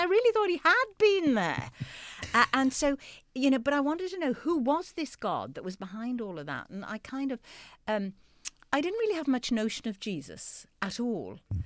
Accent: North East England, United Kingdom; We were very assimilated. I was brought up in Geordieland.

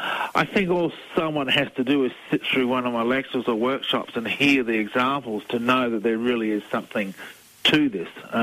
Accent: Australia; also born or lived in United States; now in England; Fairly new to England. I'm from Australia, as you can tell by the accent.

